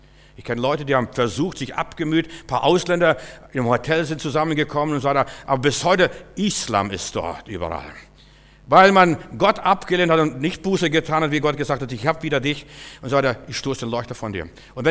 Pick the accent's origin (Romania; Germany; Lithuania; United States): Lithuania; Klaipėda County; Meine Familie, als wir in Litauen waren, wo ich herkomme, meine Familie war so verblüfft. Die Störche bauen überall Neste. Bei uns also war Störchegebiet, also diese Windenburger Ecke, war Störchegebiet.